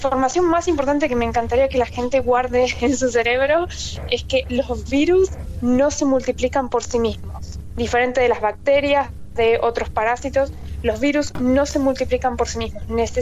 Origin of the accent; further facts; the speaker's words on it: Almirante Brown, Buenos Aires Province, Argentina; moved away as an adult; also born or lived in United States; now in United Kingdom; Argentina, nacida y criada en Argentina, en Almirante Brown.